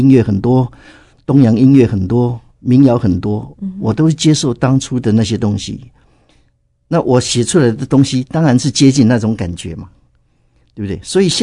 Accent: Taiwan; 所以我也会发现呢，我们台湾人常常不太释放啊

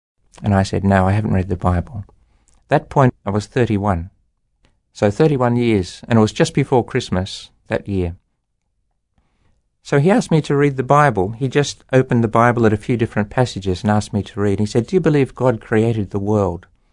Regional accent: Melbourne, Victoria, Australia; also born or lived in Sydney; I was born in Melbourne in Australia, and I grew up in Melbourne until I was 12 years old, and then we moved to Sydney with my family, and I went to high school in Sydney.

